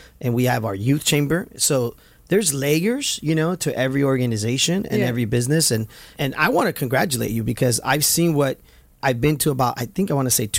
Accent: California, United States; And I say, like when I was in college, well, I grew up in Orange County.

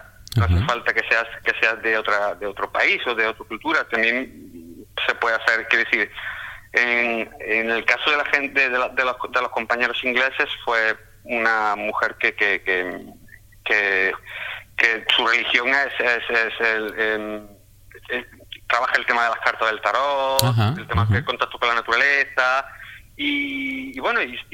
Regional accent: Córdoba, Andalusia, Spain; now in England; yo soy de Córdoba, yo vengo de Andalucía, de Córdoba.

